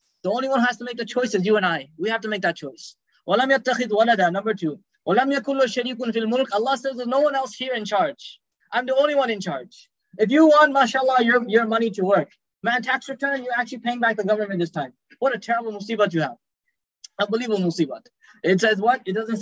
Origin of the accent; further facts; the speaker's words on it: United States; born there; I'm not special because I was born in America.